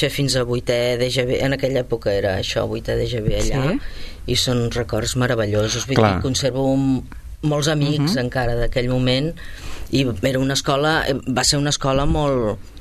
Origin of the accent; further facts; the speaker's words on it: Bellaterra, Catalonia, Spain; also born or lived in Sabadell; Vam néixer aquí a Sabadell, perquè vivien a casa els meus avis, però de seguida van comprar un terrenet a Bellaterra, mig camí entre Barcelona i Sabadell, i allà es van instal·lar i van fer una casa familiar.